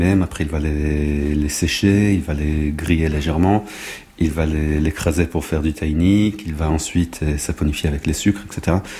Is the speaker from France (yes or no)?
no; Israel; Je suis tombé dedans quand j'étais petit. J'ai grandi en Israël.